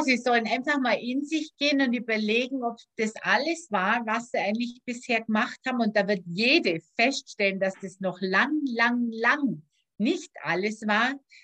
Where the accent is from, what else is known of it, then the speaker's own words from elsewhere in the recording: Bavaria, Germany; ich als Allgäuer, Nähe der Berge, einfach einmal Meer und Nordsee